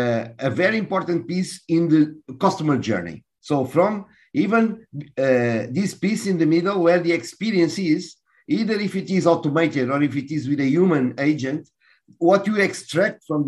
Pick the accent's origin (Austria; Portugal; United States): Portugal; also born or lived in Mozambique; So I'm Portuguese, but I'm a global citizen. Even from my family perspective, I was born in Mozambique. My mother, she's from Goa, India. So we have been around for a long time in different countries